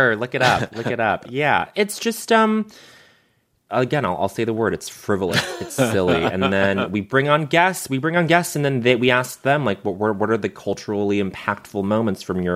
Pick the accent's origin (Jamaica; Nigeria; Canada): Canada; Montreal, Quebec; growing up in Montreal.